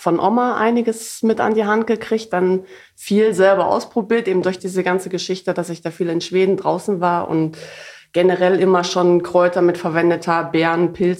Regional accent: Harz, Germany; Aus dem Harz.

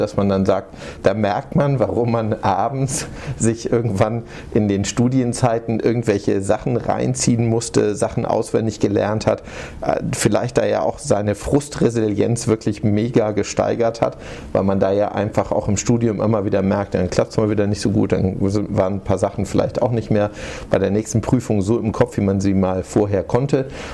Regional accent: Hamburg, Germany; born there; ich komme ursprünglich gebürtig aus Hamburg, bin dann bedingt durch den Beruf meines Vaters, der war Diplom-Ingenieur, Maschinenbauingenieur, sind wir ziemlich viel durch Deutschland hin und her gezogen.

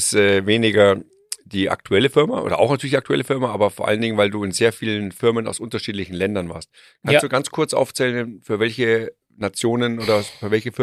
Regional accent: Germany; Ich bin aus Deutschland, wir kennen keinen Leistungsdruck.

